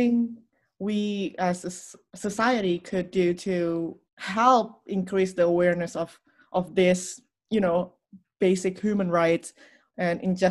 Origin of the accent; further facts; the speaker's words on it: Indonesia; So I grew up in Indonesia. I lived there for 17 years and poverty was pretty much all around.